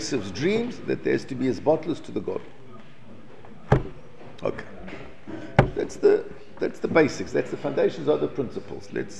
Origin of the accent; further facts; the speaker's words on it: South Africa; When I grew up in South Africa, if you did anything on Sunday, you opened your business, you got arrested.